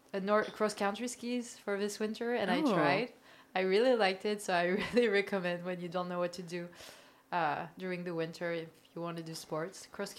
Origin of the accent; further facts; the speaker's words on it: Paris, Île-de-France, France; now in Montreal, Canada; But I think it's because I'm French, and here there's not a lot of Frenc